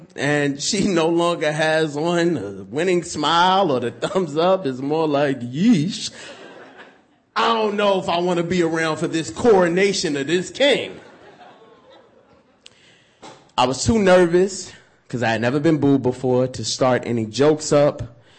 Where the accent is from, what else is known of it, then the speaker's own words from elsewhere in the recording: Brooklyn, New York, United States; I'm from Brooklyn, New York, and I had a girl come up to me and say … if you want to date me